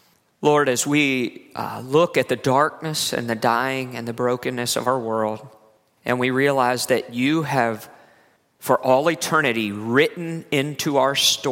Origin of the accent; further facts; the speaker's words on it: West Virginia, United States; When I go anywhere in the world and mention I'm from West Virginia, There's immediately like all this baggage, some of which I love.